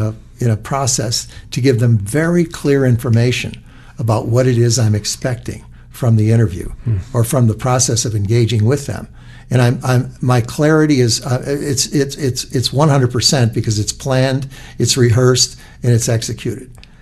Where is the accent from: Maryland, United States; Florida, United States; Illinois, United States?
Illinois, United States; Chicago; And he came to my old neighborhood that I was born and raised in Chicago, Marquette Park on the southwest side.